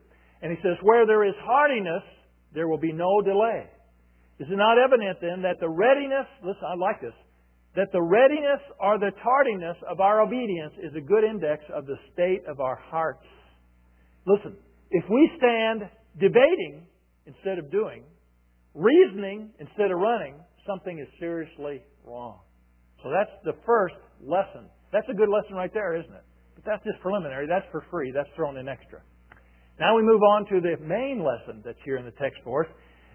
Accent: Evansville, Indiana, United States; I'm from Evansville, Indiana.

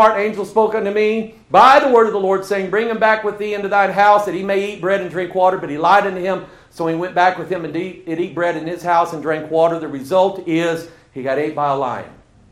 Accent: Pine Bluff, Arkansas, United States; born there; I was born in Pine Bluff, Arkansas. So don't take me long coming down here to start saying y'all and how y'all doing. I pick it up easy when I come back down here because it's in my DNA.

